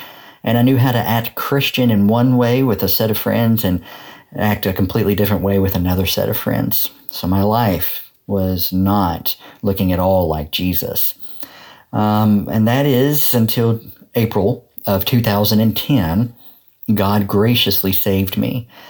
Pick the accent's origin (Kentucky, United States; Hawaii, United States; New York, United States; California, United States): Kentucky, United States; I am from Eastern Kentucky, and I live different places through Eastern Kentucky, but I'm from that area